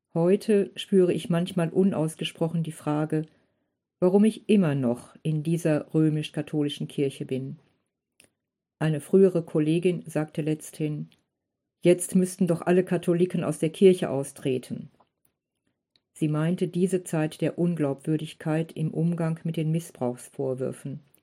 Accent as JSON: {"language": "German", "town": "Neheim", "region": "North Rhine-Westphalia", "country": "Germany", "tie": "born or raised there", "said": "1961 ging ich zur Erstkommunion, noch vor dem Zweiten Vatikanum. Aufgewachsen bin ich in Neheim. Meine Heimatgemeinde ist St. Johannes Baptist"}